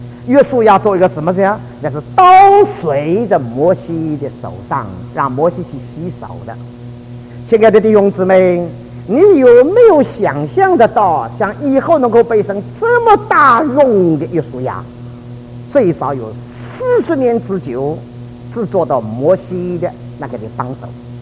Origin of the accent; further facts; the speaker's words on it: Taiwan; 我是从台湾来的